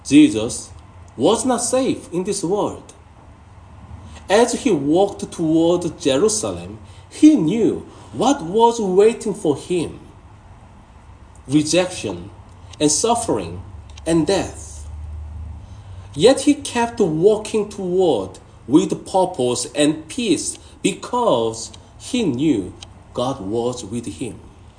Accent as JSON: {"language": "English", "country": "South Korea", "second_language": "English", "lives_now": "Australia", "said": "So I was Korean citizen. I was, now I'm Australian citizen, but I was a Korean citizen."}